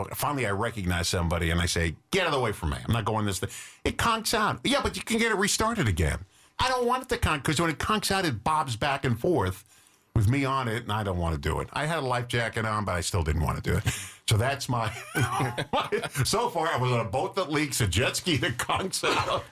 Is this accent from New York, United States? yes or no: yes; Long Island, New York, United States; I grew up on Long Island, in New York City on Long Island.